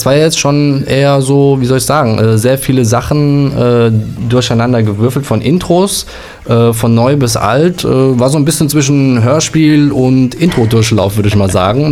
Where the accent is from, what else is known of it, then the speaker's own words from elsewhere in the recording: Frankfurt, Hesse, Germany; wir sind jetzt natürlich hier als Frankfurter nicht so auf dem Laufenden